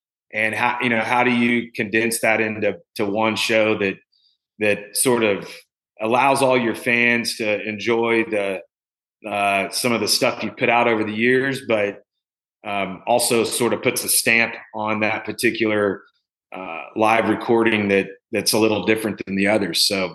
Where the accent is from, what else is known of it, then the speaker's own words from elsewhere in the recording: Miami, Oklahoma, United States; Growing up in Miami, Oklahoma, it's a town of 10,000 people.